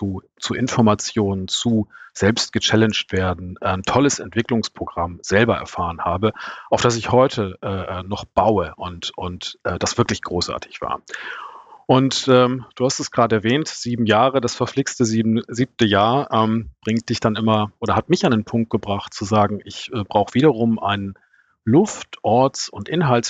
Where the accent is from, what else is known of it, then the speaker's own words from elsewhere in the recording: Northern Germany, Germany; In den 70er Jahren geboren und auf dem Land, in Norddeutschland, wirklich auf dem Plattenland, ein Landmensch.